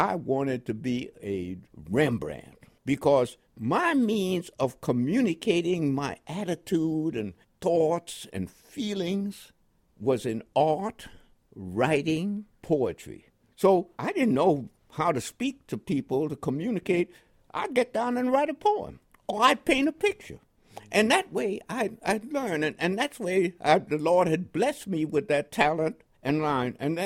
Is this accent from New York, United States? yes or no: yes; New York City, New York, United States; also born or lived in Panama; I wasn't quite 3 years old when we immigrated from Panama to Harlem, New York. The first memory I have is living in that first apartment building near 137th Street at 8th Avenue.